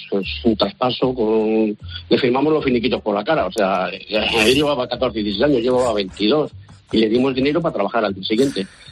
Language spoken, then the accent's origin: Spanish; Salamanca, Castile and León, Spain; born there; also born or lived in Navarre; mis orígenes sí, pero yo no. Mis padres son de Salamanca y yo llegué a nacer en Salamanca y se vinieron aquí en los años 60